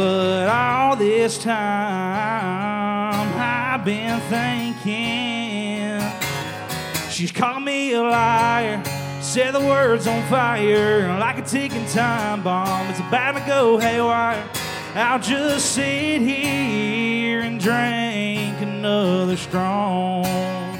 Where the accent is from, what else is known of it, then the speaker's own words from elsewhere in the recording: Baxley, Georgia, United States; I'm from Baxley, Georgia.